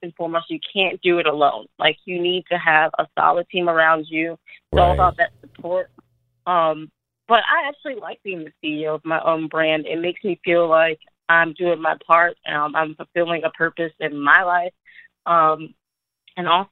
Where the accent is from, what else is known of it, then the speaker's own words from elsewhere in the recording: New York, United States; So I'm from New York and, you know, I played basketball.